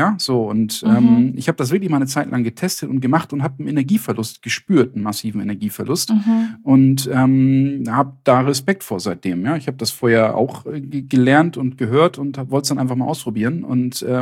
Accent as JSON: {"language": "German", "region": "Northern Germany", "country": "Germany", "said": "In Süddeutschland ist das mehr ein Problem, hier im Norden, wo ich herkomme, nicht."}